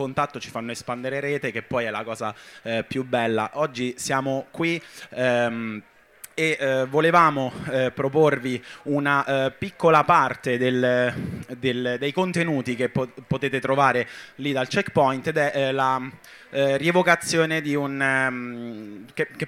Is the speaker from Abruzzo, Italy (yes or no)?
yes; Lanciano, Abruzzo, Italy; Noi veniamo dalla provincia di Chieti, Lanciano nella fattispecie